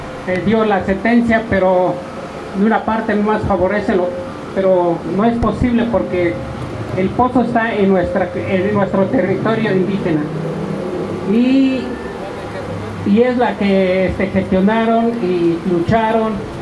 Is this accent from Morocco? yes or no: no; Santiago Mexquititlán, Querétaro, Mexico; Yo vengo de Santiago Mezquitlán, barrio Cuar, barrio Quinto, en la vía del Cuestado de Querétaro.